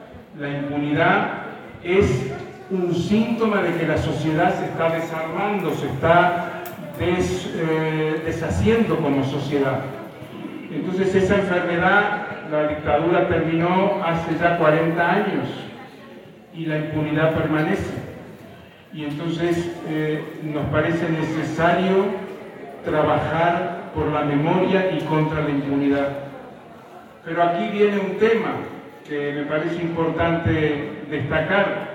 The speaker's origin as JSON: {"language": "Spanish", "country": "Uruguay", "said": "Yo soy de Uruguay."}